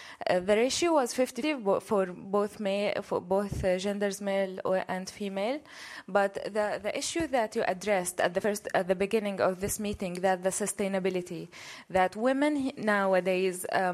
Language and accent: English; Jordan; Hi, everyone. … from Jordan. I am a fellow for the first time, and this is my first ICANN meeting.